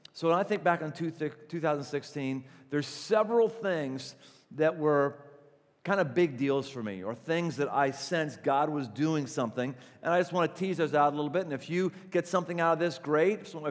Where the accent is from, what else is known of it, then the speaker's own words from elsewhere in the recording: Pittsburgh, Pennsylvania, United States; I come from Pittsburgh, and Pittsburgh is a place that was built on the steel mill.